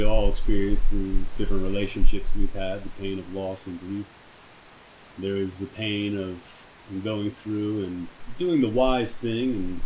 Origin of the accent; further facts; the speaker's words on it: Philadelphia, Pennsylvania, United States; born there; So, I was born over there in Philadelphia and abused in the Roman Catholic religion.